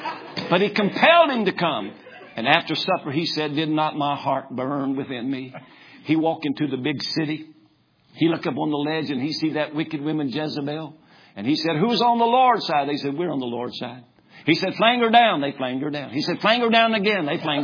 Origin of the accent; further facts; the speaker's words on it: Kentucky, United States; Now, I'm from Kentucky.